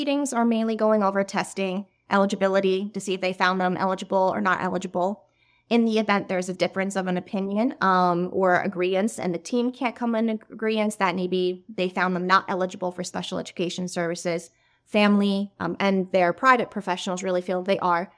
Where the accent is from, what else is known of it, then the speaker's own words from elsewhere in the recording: New Jersey, United States; I'm speaking more towards New Jersey. I'm from New Jersey.